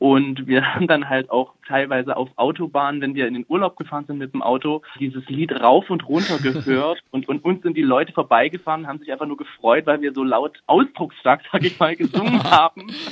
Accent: Saxony, Germany; ich bin damals von meinem Heimatort in der schönen Oberlausitz, also das ist der tiefste Osten Sachsens, bin ich damals mit meiner Ausbildung nach Leipzig gezogen.

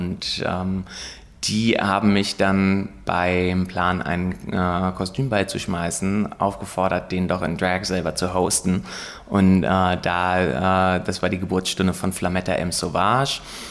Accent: Lüneburg, Lower Saxony, Germany; mit einem starken Theorieschwerpunkt Kulturwissenschaften in meiner Heimatstadt Lüneburg zu studieren

